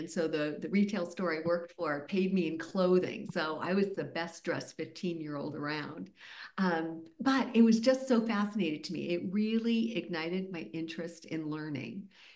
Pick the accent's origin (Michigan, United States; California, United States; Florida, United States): California, United States; South Pasadena; I haven't gone far at all in the world. I grew up in South Pasadena.